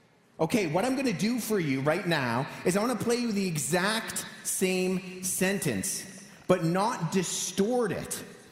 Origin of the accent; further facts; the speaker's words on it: Canada; accent: Canadian; produced by my vocal cords and my throat and my tongue and my lips and my Canadian accent